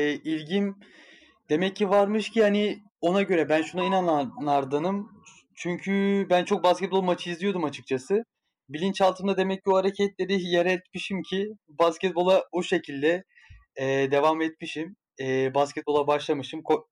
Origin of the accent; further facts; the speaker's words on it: Istanbul, Turkey; born there; 1992 İstanbul doğumluyum.